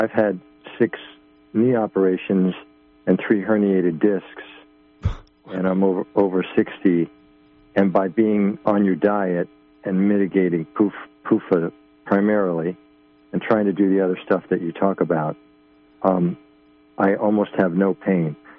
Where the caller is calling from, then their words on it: Buffalo, New York, United States; Buffalo, John.